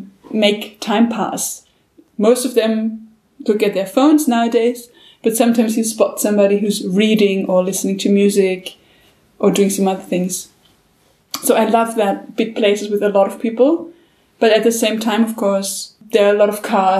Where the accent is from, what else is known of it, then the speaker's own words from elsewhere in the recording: Vienna, Austria; I'm a big city girl. I'm from Vienna.